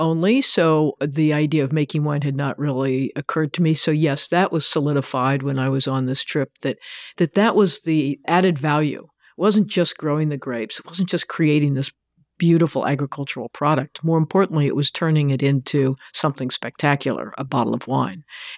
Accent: California, United States; I grew up in Sonoma County and had family relationships.

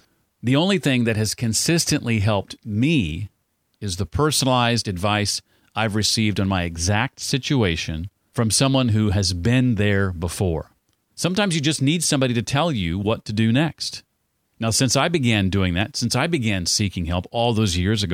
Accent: Nashville, Tennessee, United States; My hometown newspaper, The Tennessean, and the Nashville Business Journal

